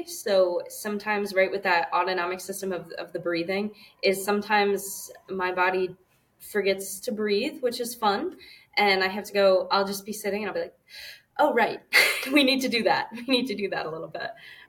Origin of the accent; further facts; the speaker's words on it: Ann Arbor, Michigan, United States; I'm from Ann Arbor, Michigan.